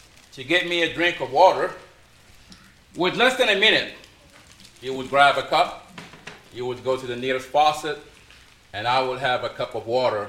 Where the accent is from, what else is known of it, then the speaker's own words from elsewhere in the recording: Casablanca-Settat, Morocco; Now, I'm a city boy. I grew up in Morocco in a city near Casablanca.